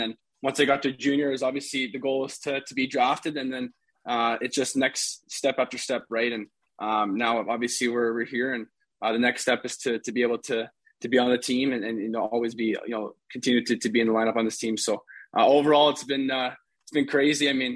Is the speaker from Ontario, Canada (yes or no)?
yes; Toronto, Ontario, Canada; And from my family, obviously we're from Toronto, so we've seen we've been to a few Leaf games when I was younger